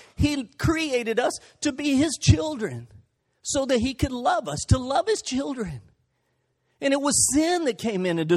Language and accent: English; Butler, Alabama, United States; I grew up in Butler. We only got one channel in Butler, Channel 11, out of Meridian, Mississippi